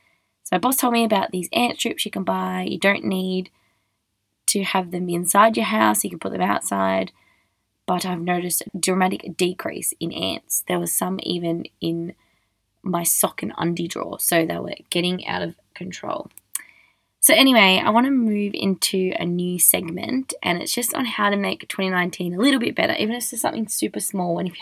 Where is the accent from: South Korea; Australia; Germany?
Australia; I'm just an Australian girl with the world at her feet